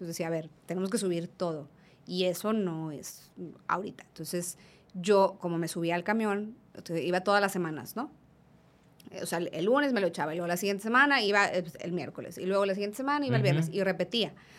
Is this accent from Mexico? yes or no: yes; Mexico; pues somos mexicanos y esto es nuestro